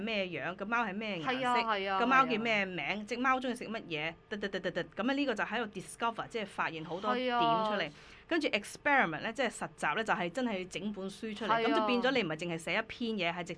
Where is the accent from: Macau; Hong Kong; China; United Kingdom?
United Kingdom; 我以前細個喺英國嗰度，喺外國人長大嘅地方嘅小朋友咧